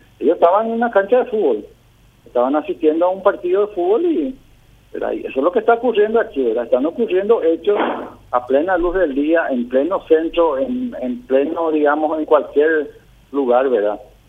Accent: Paraguay; somos paraguayos

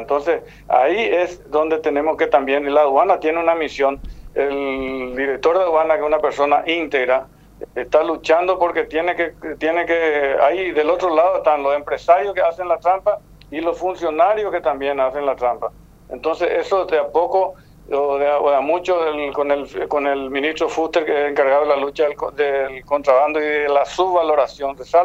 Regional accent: Paraguay; nuestro anhelo como paraguayo.

